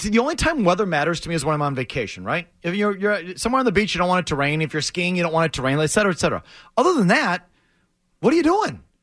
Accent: Milwaukee, Wisconsin, United States; I'm from Milwaukee, Wisconsin. That ain't freaking the tropics either.

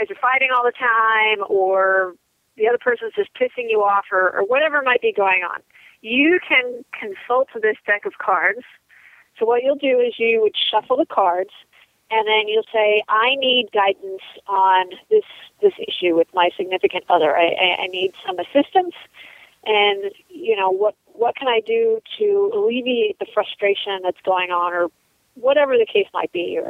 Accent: Denver, Colorado, United States; from Denver, Colorado

